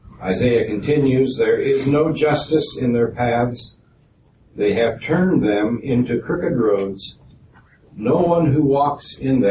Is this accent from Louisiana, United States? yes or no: no; Joplin, Missouri, United States; I'm from Joplin, Missouri.